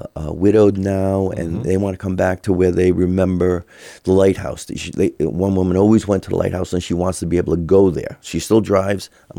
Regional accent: Narragansett, Rhode Island, United States; now in Mystic, United States; I personally live in Mystic, and this whole shoreline. I grew up when I was a kid. I grew up in Narragansett during the summers, mm-hmm. right near Point Judith, right near the lighthouse.

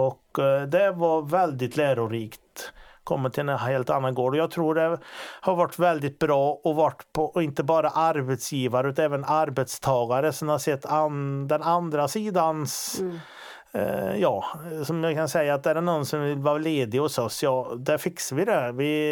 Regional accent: Stöpafors, Sweden; Jag är från Stöpafors, som du sa. Jag har en fru och två barn. 18 och 13 år. Vi bor i en av flyglarna på Stöpafors herrgård då.

